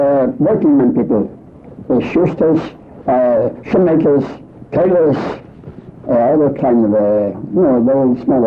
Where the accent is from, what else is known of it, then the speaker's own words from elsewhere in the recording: Romania; English is a second language; moved away as an adult; I was born in Romania, yeah. We lived there in the house for 21 years.